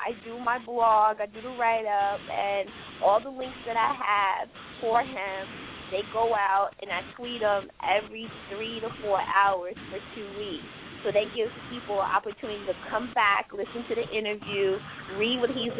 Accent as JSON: {"language": "English", "region": "North Carolina", "country": "United States", "said": "No, I'm from North Carolina."}